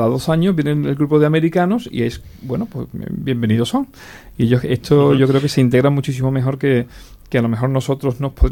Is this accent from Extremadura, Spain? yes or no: no; Andalusia, Spain; accent: southern Spanish; en Osuna, con nuestro acento